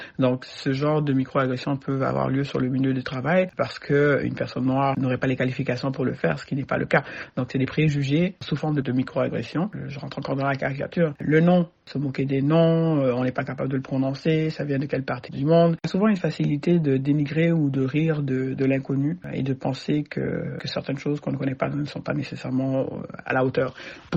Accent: Quebec, Canada; J'ai grandi ici au Québec

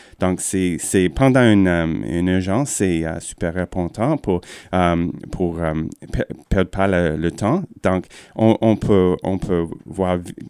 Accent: Windsor, Ontario, Canada; quand j'ai grandi à Windsor et personne n'a les pneus d'hiver là-bas.

